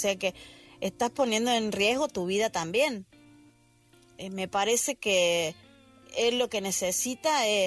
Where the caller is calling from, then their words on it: Argentina; desde Argentina